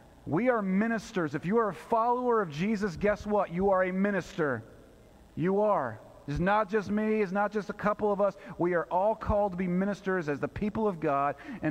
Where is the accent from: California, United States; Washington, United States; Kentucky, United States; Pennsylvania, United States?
California, United States; Chico; from Chico, California, and I'm here with a message for the president.